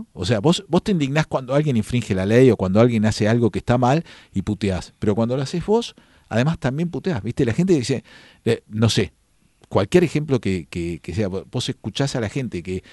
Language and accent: Spanish; Argentina; cómo somos los argentinos.